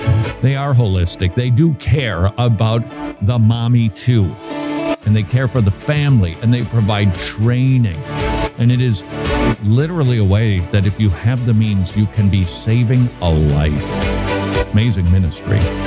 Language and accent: English; Minnesota, United States; including this story from Minnesota, my home state, which I would not have heard about if you did not send it in.